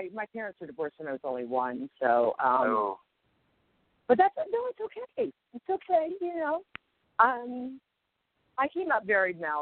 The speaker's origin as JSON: {"language": "English", "town": "Norfolk", "region": "Virginia", "country": "United States", "tie": "born there", "said": "But I was born in Norfolk, which is, where most people were stationed back then"}